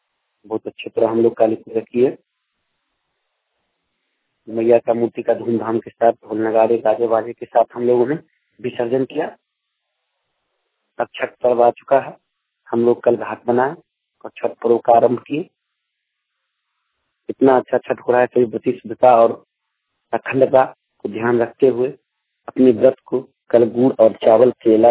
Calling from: Madhubani, Bihar, India; Satghara Sindhi Mahapatra toll Madhubani जिला मधुबनी बिहार से बोल रहा हूँ।

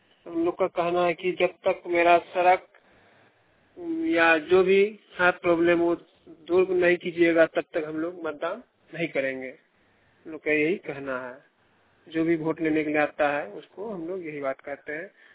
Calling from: Indrapur Barara, Bihar, India; Eight बरारा post, Indrapur बरारा, district Araria से बोल रहा हूँ।

